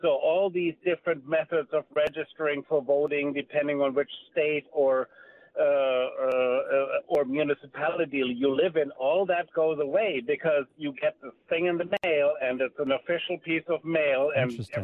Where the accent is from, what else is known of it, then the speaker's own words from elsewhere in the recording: Germany; now in Wausau, United States; I'm a German citizen. I'm a permanent resident here in Wausau, Wisconsin.